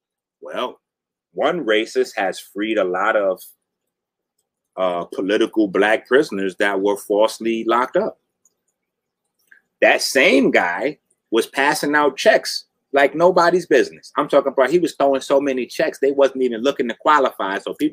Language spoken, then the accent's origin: English; New York, United States; But that rape case fucked up everybody's quality of living in New York. I'm a New Yorker. I know. I was there.